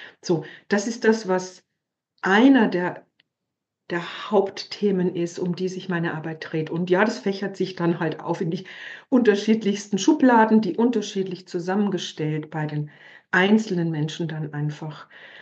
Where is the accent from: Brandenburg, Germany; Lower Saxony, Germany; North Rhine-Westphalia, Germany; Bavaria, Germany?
Bavaria, Germany; ich komme aus Bayern, wie man hört, ja, also ich lebe zwar nicht da, aber ich bin im klassischen Katholizismus groß geworden.